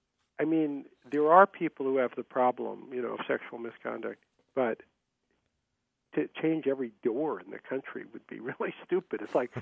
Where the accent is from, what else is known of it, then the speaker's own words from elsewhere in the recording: the South, United States; I grew up in the South, so I'd while away the summer hours fishing.